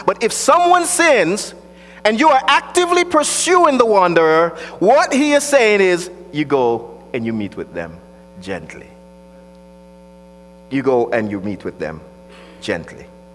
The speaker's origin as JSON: {"language": "English", "country": "Jamaica", "tie": "born or raised there", "said": "because I grew up in Jamaica and we grew up next to a river, I was a swimmer, so I know how to swim, right?"}